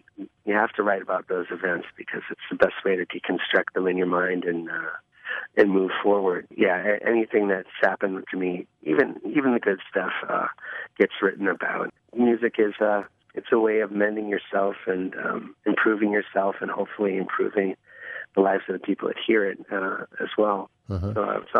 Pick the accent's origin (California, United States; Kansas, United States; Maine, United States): Maine, United States; It's about the size of the town that I grew up in Maine